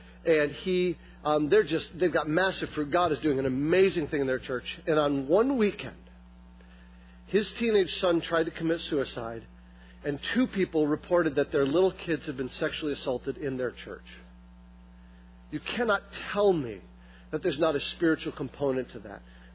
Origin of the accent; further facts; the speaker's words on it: Lansing, Michigan, United States; My wife's from Chicago, and so she's used to big cities. I'm from Lansing, so I didn't want to be here.